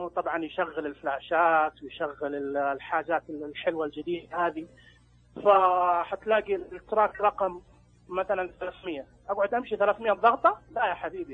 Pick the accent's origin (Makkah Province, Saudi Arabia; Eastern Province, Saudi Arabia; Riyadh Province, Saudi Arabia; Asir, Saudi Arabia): Makkah Province, Saudi Arabia; Taif; يصير عندنا في الطائف الخيام الصيفية هذه